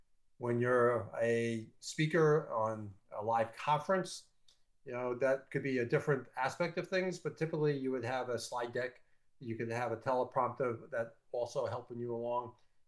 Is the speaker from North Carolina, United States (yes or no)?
no; New York, United States; I'm from New York, as you might have figured that one out. And most New Yorkers talk a little quicker than most.